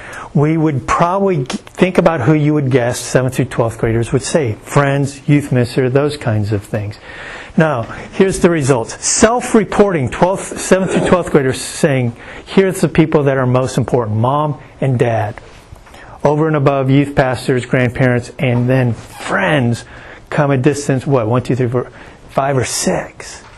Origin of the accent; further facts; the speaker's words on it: Houston, Texas, United States; I remember growing up in Houston in high school